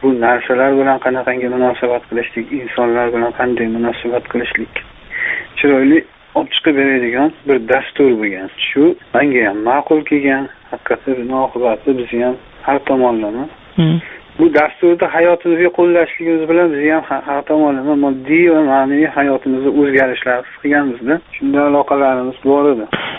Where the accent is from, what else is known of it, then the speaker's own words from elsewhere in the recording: Andijan, Andijan Region, Uzbekistan; O'zimizdan bular. Andijonlikman.